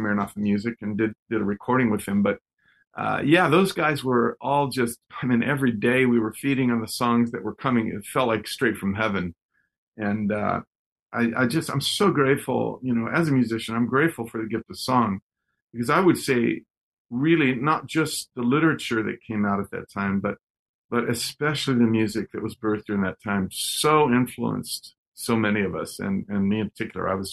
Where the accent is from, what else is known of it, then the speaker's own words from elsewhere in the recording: Texas, United States; born there; When I was just a kid, I was born in Texas.